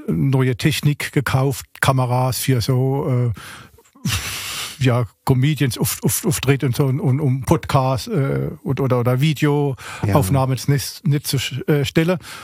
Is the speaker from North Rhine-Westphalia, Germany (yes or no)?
no; Schifferstadt, Rhineland-Palatinate, Germany; accent: Schifferstadt dialect; mit meinem Schieferstadter Dialekt, Straßendialekt, das kann Auswärtige, verstehe das nicht.